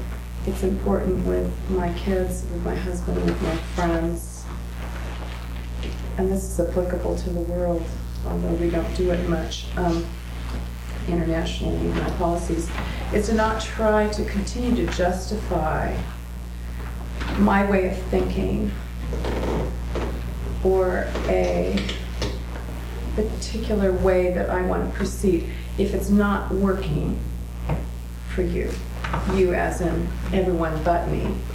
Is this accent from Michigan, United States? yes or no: no; Seattle, Washington, United States; I'm from Seattle